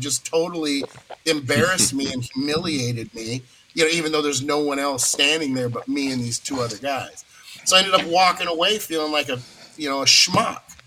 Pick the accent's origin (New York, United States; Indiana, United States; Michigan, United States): Michigan, United States; Battle Creek; I grew up in Battle Creek, so Scott and I kind of come from the same area, about 2 hours apart.